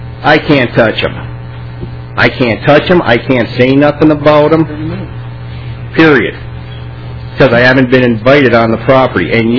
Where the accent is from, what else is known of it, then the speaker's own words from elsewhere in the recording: Minnesota, United States; And Representative Dill, that list they had, were Wright, I'm from Wright County, that 10,000 number is the ones they know about.